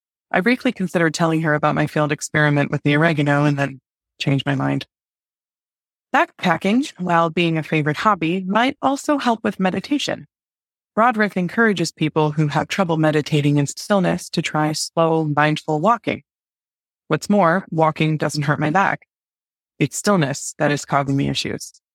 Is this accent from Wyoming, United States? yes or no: no; California, United States; I grew up in Northern California near a lot of the 1960s kind of hippie movement witchcraft started.